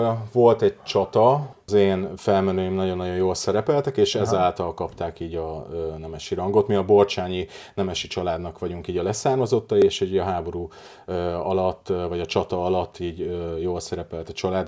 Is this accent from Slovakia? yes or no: yes; Slovakia; az én felmenőim, mi felvidéki magyarok vagyunk